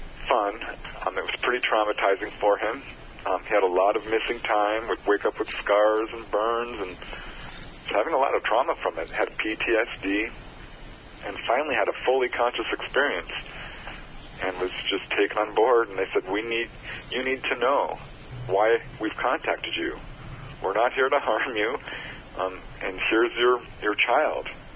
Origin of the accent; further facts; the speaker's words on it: Topanga Canyon, California, United States; There was a wave of sightings, 1992 to 1994, over my hometown of Topanga Canyon, and it just blew my mind.